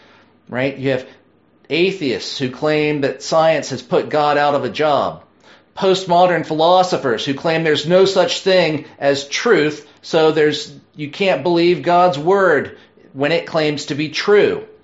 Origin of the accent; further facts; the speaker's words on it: Lynchburg, Virginia, United States; Many of you know I grew up in Lynchburg, Virginia.